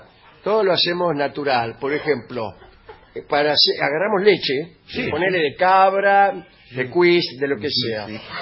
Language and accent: Spanish; Uruguay; Bueno, somos de la República Oriental.